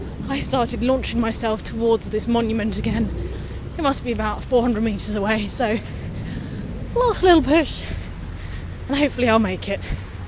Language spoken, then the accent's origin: English; United Kingdom; me being British